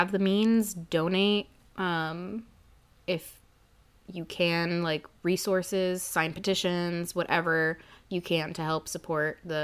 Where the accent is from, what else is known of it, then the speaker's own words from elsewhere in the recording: Stamford, Connecticut, United States; I feel like growing up, we all, like, at least in Stanford, we were all like, oh my god, Aang is from Stanford.